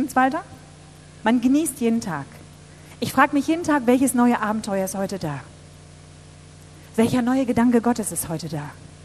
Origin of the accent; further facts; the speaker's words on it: Hamburg, Germany; ich bin Hamburger, ne, auch seit Generationen